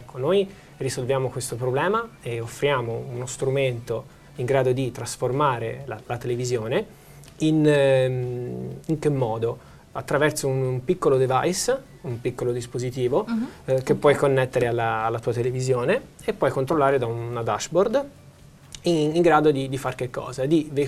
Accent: Pisa, Tuscany, Italy; C'era un evento in provincia di Pisa, perché noi veniamo da Pisa

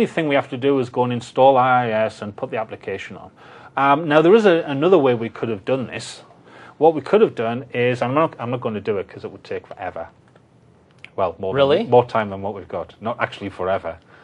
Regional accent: Northern England, United Kingdom; I'm from Northern England, so the accent is not quite Scottish, not quite Irish, definitely not New Zealand or Australia or South Africa or anywhere else.

